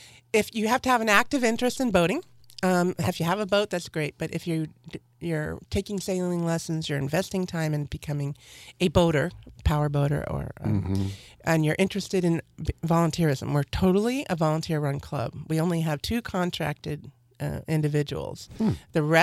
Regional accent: Santa Barbara, California, United States; My boat is in Santa Barbara. So I'm from Santa Barbara

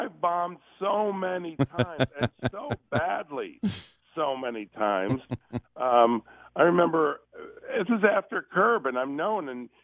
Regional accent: Chicago, Illinois, United States; Yeah, I'm from Chicago, and I'm a huge Cubs fan.

